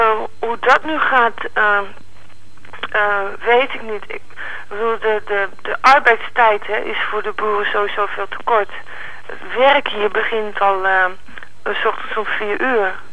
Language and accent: Dutch; Netherlands; now in Israel; En mensen weten dus dat ik uit Nederland kom.